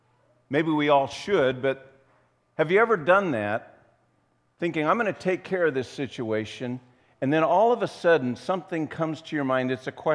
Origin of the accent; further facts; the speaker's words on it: Midwest, United States; I think we kind of have that mindset because we're from the Midwest.